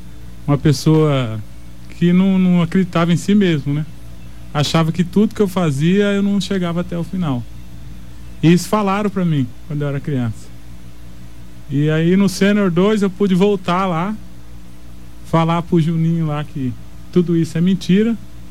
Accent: Dourados, Mato Grosso do Sul, Brazil; Sou de Dourados.

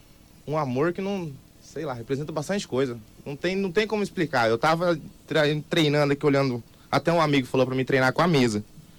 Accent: Dourados, Mato Grosso do Sul, Brazil; Sou de... daqui mesmo.

